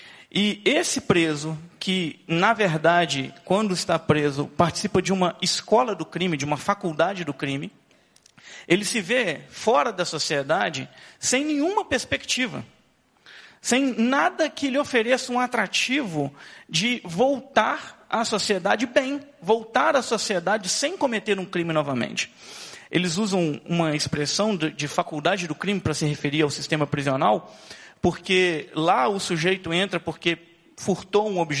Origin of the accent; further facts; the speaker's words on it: Juiz de Fora, Minas Gerais, Brazil; eu sou de Juiz de Fora, 29 anos, casado, pai de uma menina